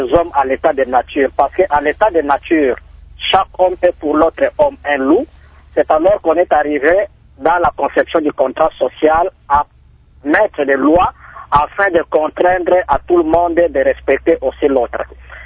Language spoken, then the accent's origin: French; DR Congo; si nous devons être réalistes en tant que Congolais